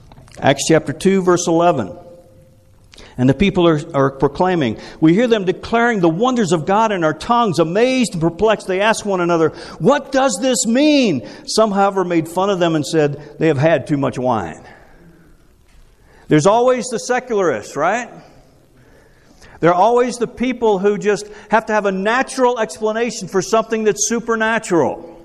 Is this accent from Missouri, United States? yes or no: no; Aiken, South Carolina, United States; Now, I'm from Aiken, South Carolina. That's where I was born and raised. Aiken is not the end of the world, but you can see it from there, okay?